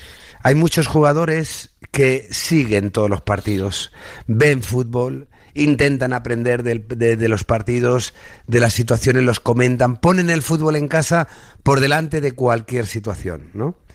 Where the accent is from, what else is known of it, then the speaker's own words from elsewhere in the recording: Osa de Montiel, Castilla-La Mancha, Spain; No, eran de mi pueblo, eran unos amigos de Osa de Montiel.